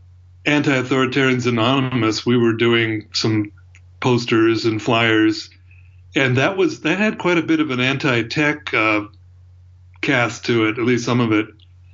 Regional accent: Salem, Oregon, United States; born there; also born or lived in California; Well, I was born in Salem, Oregon. My time in California was it was 81. I think I moved back to Oregon.

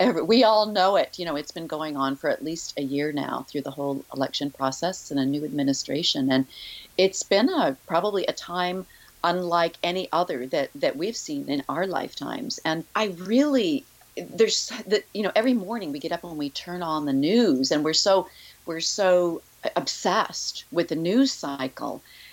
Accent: New Hampshire, United States; I grew up in New Hampshire and kind of in the woods of New Hampshire, very rural background.

